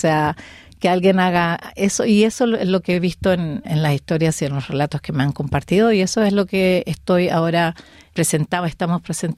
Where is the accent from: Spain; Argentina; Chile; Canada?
Canada; Porque yo me crié en Canadá.